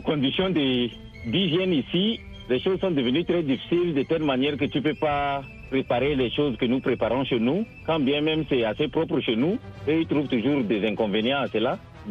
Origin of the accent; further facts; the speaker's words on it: Chad; now in Seattle, United States; je suis tchadien d'origine, de nationalité américaine maintenant, depuis 2002, et je vis à Seattle, dans l'État de Washington.